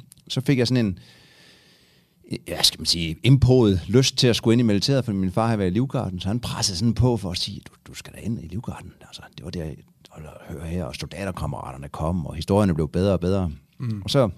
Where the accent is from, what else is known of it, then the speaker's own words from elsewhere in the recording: Region of Southern Denmark, Denmark; jeg kommer fra en gård på Fyn, hvor jeg er opvokset. Typisk landbrug fra de der tider, som starter småt og vokser op, hvor jeg har haft en fri barndom